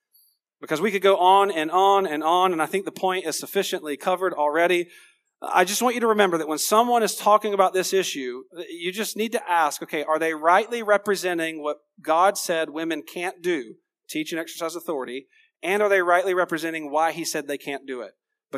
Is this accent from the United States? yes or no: yes; Georgia, United States; I'm from Georgia. I can't count.